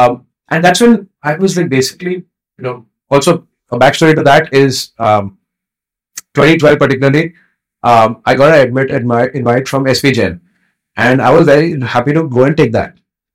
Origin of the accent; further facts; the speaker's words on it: Pune, Maharashtra, India; Like, same thing if you tell me in Pune, which is my hometown, I would be like, what sort of nonsense is it, right?